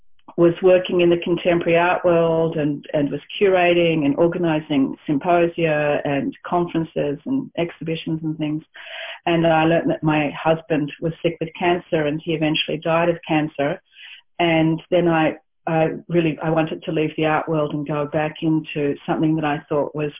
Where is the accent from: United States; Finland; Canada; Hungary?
Hungary; also born or lived in Australia; So I was born in Australia, thus the accent, but very quickly went to live in Hungary, which is the land of my ancestors, my parents.